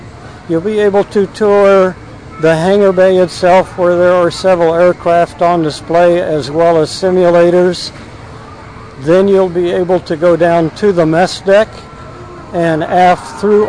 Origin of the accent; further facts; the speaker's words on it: Iowa, United States; I just by happenstance ran into two people earlier this week who are from my hometown in Iowa.